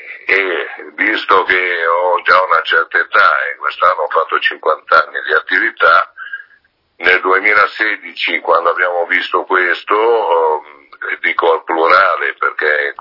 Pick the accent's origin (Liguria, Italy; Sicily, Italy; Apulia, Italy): Liguria, Italy; Genoa; No, ero ad Albaro